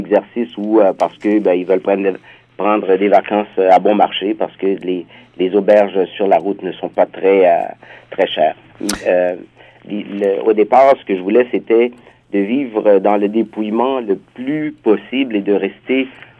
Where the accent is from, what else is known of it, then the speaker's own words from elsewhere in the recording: Ontario, Canada; Je réside dans la région de Toronto depuis 86, donc je suis franco-ontarien enraciné, devrais-je dire, et donc assez impliqué dans la communauté francophone.